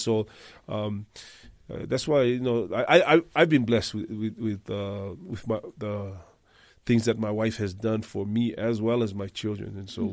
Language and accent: English; Hawaii, United States; So I grew up in the Polynesian Culture Center from a young age all the way through high school and after high school.